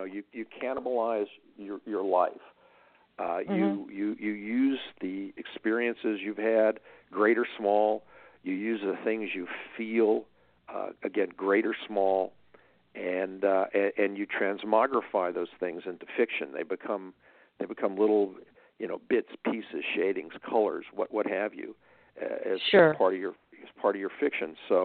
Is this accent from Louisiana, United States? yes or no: yes; Baton Rouge, Louisiana, United States; It was Baton Rouge.